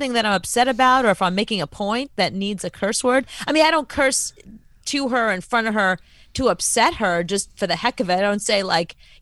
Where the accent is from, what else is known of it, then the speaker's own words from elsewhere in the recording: Brooklyn, New York, United States; I grew up in Brooklyn, so you would think that'd be all farting and burping and cursing. But no, we were like a Southern family.